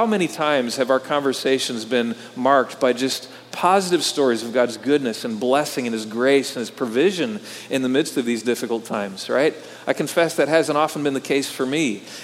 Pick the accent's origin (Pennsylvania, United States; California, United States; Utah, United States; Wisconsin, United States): Wisconsin, United States; I grew up in Wisconsin, and as a little boy, my family would go up to a cabin on a small lake up in northern Wisconsin every summer.